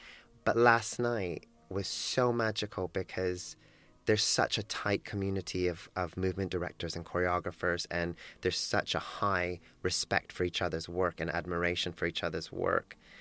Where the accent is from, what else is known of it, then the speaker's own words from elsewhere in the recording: Australia; moved away; also born or lived in Hamburg, Germany; I had lived in Hamburg for about 6 years, wow, on and off, when I moved from Australia to Hamburg.